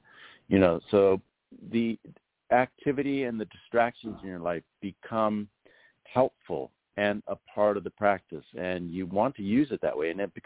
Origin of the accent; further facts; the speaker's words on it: Los Angeles, California, United States; you know, like growing up in Los Angeles, and practicing in Los Angeles, there's helicopters above you all the time.